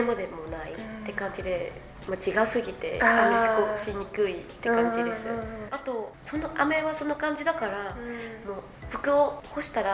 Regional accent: Vietnam; Japanese is a second language; ベトナムは雨たくさん降ります。

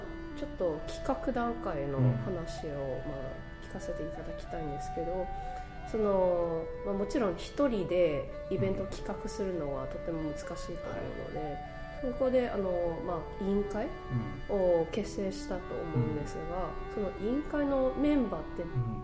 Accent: Canada; Japanese is a second language; 私の、まあ、印象、まあ、カナダ人としての印象では

